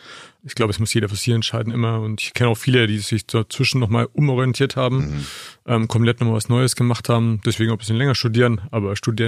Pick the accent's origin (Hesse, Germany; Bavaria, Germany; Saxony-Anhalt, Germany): Bavaria, Germany; Nuremberg; ich komme ursprünglich aus dem Frankenland, aus Nürnberg die Ecke, habe dort mal ein Abitur gemacht